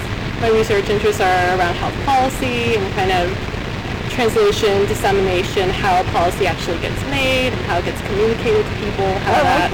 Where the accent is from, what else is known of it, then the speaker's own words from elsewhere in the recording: California, United States; Not from Minnesota. I'm from California.